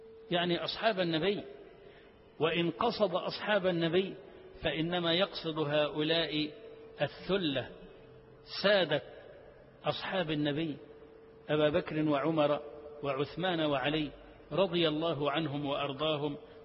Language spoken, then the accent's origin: Arabic; Egypt